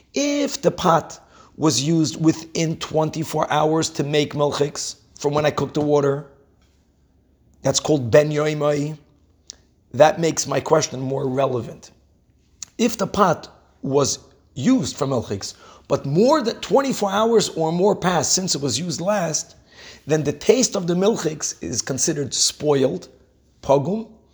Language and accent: English; Brazil; English is a second language; When I grew up in Brazil, the milks were not pasteurized.